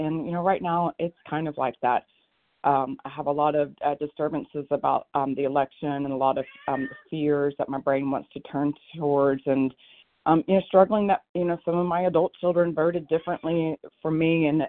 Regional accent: Oregon, United States; Yeah, you bet. Good morning. I'm from Oregon.

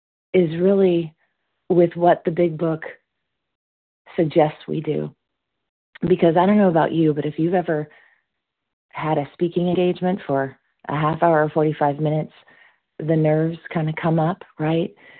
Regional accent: California, United States; now in Alabama, United States; I'm actually from California. I'm currently in Alabama. We just moved here 2 weeks ago.

